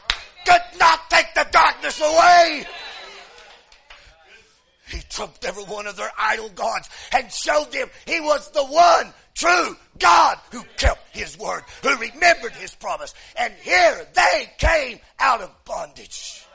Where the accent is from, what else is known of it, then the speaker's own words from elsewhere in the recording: Tennessee, United States; I know I'm butchering these names, but hey, I'm from Tennessee, you know.